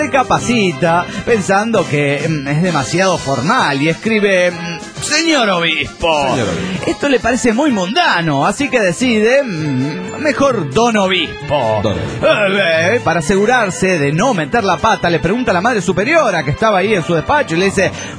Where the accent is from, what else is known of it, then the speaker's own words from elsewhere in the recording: Guanajuato, Mexico; de Guanajuato.